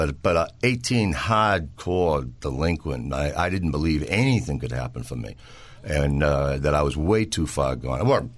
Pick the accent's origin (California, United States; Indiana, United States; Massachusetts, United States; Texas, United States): Massachusetts, United States; West Newton; also born or lived in Dorchester; I was born in West Newton. I grew up there.